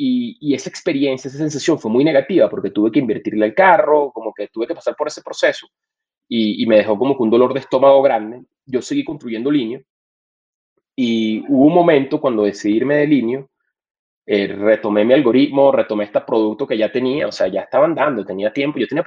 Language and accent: Spanish; Colombia; moved away as an adult; now in Mexico; yo me fui de Colombia para venirme a México